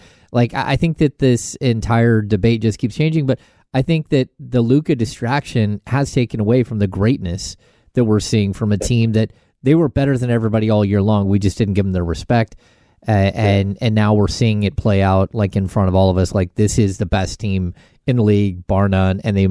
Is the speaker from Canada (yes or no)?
yes; Canada; Now, I'm Canadian.